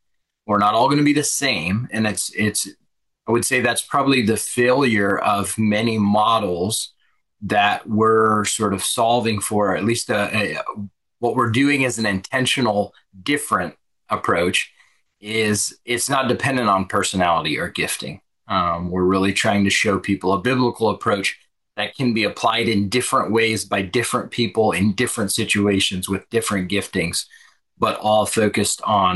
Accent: Nebraska, United States; moved away as an adult; now in North Carolina, United States; we moved from Nebraska, where we were both raised, born and raised, and we moved out here to go to seminary.

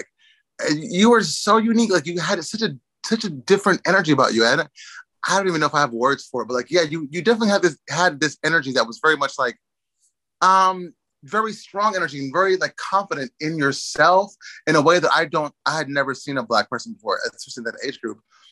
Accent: Boston, Massachusetts, United States; growing up in Boston and going to Boston, like, yeah, with white was like in the 1990s.

